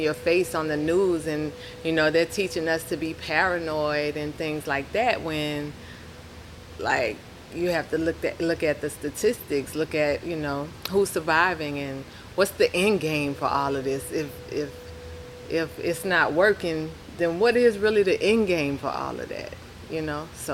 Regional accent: New Orleans, Louisiana, United States; also born or lived in New York / Houston; I was born in New York, raised in New Orleans, and even moved to Houston back and forth. Like, I'm kind of from everywhere, but New Orleans was like my life lesson place.

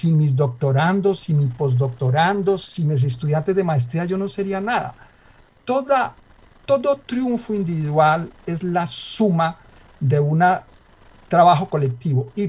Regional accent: Antioquia, Colombia; accent: paisa; nunca he dejado mi acento, parezco paisa, aún hablando francés o inglés.

